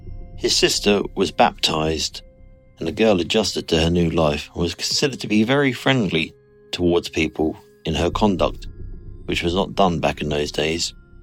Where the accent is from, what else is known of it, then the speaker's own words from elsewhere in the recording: East of England, United Kingdom; I'm from Suffolk in the UK.